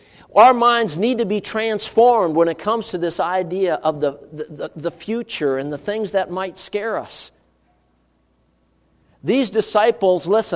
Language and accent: English; Minnesota, United States; We got lakes in Minnesota, I'm originally from Minnesota, that are much bigger than the Sea of Galilee.